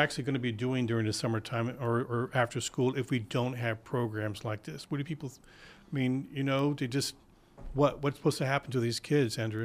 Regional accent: San Antonio, Texas, United States; I remember I went to programs like that, too, when I was a kid growing up in San Antonio.

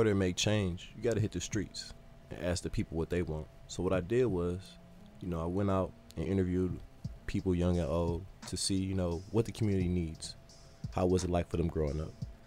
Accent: Detroit, Michigan, United States; I'm from Detroit, Michigan. I'm what you call a city slicker.

